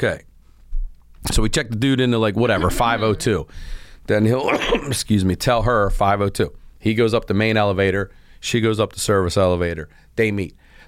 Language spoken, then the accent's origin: English; Baltimore, Maryland, United States; I come from Baltimore. Like, I didn't even know what a concierge was until I worked at this place.